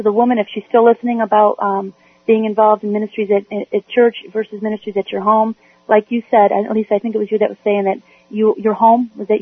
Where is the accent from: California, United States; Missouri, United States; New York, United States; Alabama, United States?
New York, United States; Hi. I'm from New York.